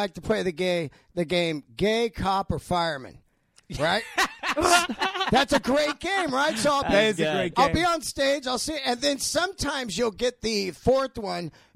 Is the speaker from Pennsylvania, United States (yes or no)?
no; San Francisco, California, United States; I grew up in San Francisco, and I'm not gay.